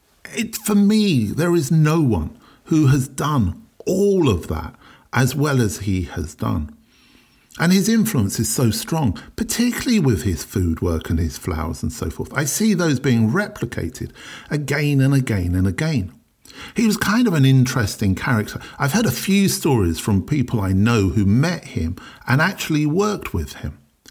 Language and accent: English; London, United Kingdom; I'm from South London after all.